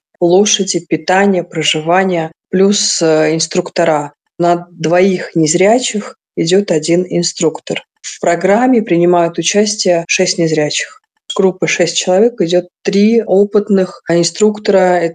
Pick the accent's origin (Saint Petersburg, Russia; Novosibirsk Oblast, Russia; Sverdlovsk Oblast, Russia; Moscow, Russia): Moscow, Russia; now in Dagestan, Russia; Вообще сама я москвичка, но вот как 7 лет уже я живу здесь, в Дагестане.